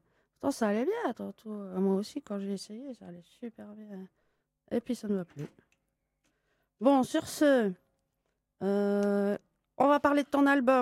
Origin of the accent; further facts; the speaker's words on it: Herstal, Wallonia, Belgium; Moi, j'ai pas eu beaucoup d'embouteillages, je viens d'Herstal.